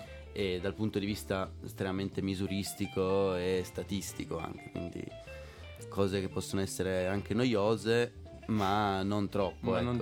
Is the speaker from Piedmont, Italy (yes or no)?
yes; Turin, Piedmont, Italy; born there; sono nato a Torino, proprio cittadino